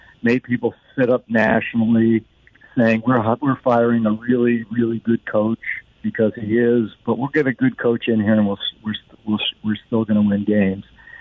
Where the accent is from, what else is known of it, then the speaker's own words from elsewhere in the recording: Ohio, United States; I grew up in Ohio, and when I came out of high school, at that time, I believe if you got a high school degree, you were automatically accepted if you applied, you were automatically accepted to Ohio State University.